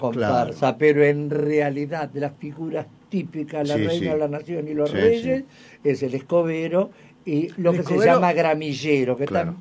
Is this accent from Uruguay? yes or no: yes; Uruguay; Entonces me sentí como mal, porque cada vez soy más uruguayo, me siento más uruguayo.